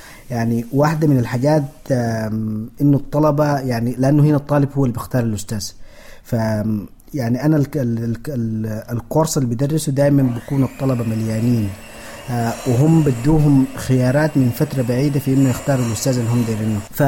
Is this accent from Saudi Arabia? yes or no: no; Darfur, Sudan; moved away as an adult; now in United States; أنا جيت من السودان، ومن السودان جيت من دارفور لهنا لأمريكا. صحيح درست أنا لغة إنجليزية في السودان وعملت الماجستير هنا